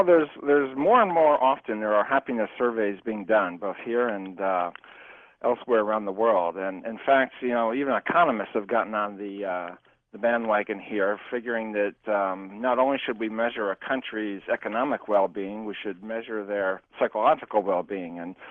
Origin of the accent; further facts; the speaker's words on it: Philadelphia, Pennsylvania, United States; now in Virginia, United States; Well, I grew up in Philadelphia, lived here in Virginia for many years.